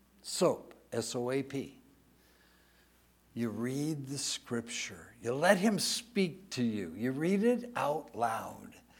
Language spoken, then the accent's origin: English; Encino, California, United States; I think of growing up in Encino and living in this little two-bedroom, one-car garage, one-bath house. And I was there for 17 years before going into the military.